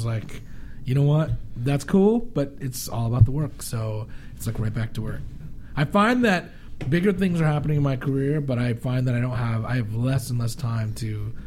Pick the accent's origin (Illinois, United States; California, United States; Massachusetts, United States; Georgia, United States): California, United States; now in Los Angeles, United States; It's like 5 miles from my hometown, 5 miles from where I grew up. So like all my hometown peeps are coming. All my crew over here in L.A. are coming